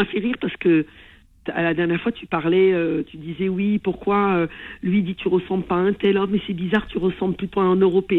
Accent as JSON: {"language": "French", "country": "Algeria", "said": "non, je suis algérienne."}